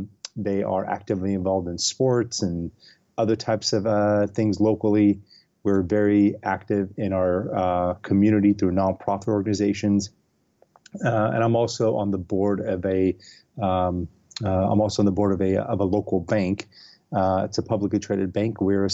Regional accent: Los Angeles, California, United States; I am originally from Los Angeles. I grew up here. I went to school up in San Francisco, moved up there for swimming.

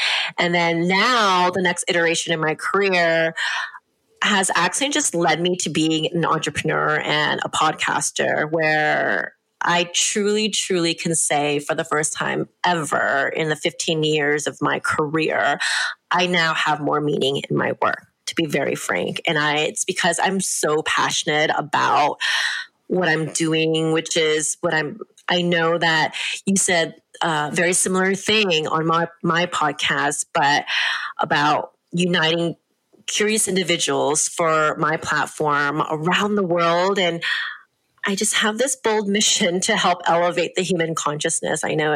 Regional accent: Los Angeles, California, United States; moved away as an adult; also born or lived in Boston / New York City; Yeah, so I am actually an Angelina. So I did grow up in California, but I haven't lived in California for, geez, like 20 years because I moved to Boston for grad school and then to New York City from Boston

